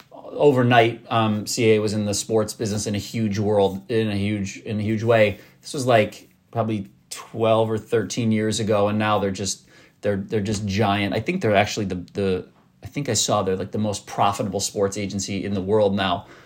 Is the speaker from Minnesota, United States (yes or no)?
yes; Minnesota, United States; I'm from Minnesota, graduated from Indiana University